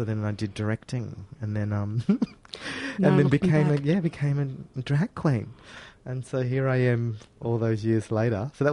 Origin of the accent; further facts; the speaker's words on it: Darwin, Northern Territory, Australia; also born or lived in Sydney / London; It was bizarre. I was like, because coming from Darwin to Sydney, Sydney and Melbourne were always like hustle and bustle and it was like crazy.